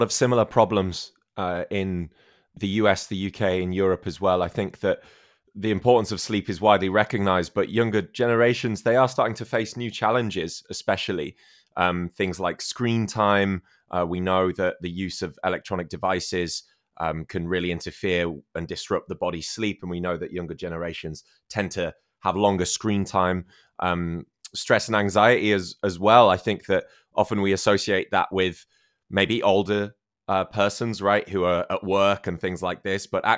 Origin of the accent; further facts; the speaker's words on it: United Kingdom; In the United Kingdom, in my home country, it's also pretty bad.